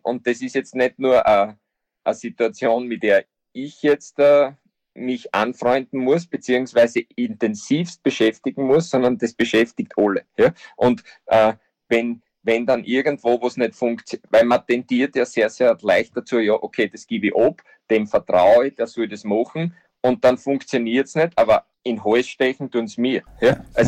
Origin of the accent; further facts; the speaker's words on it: Austria; bei uns in Österreich